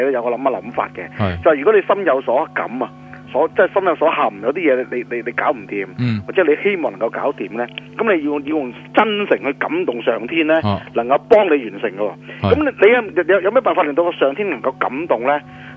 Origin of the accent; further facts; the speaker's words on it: Guangdong, China; 同我哋广东人好有关系噶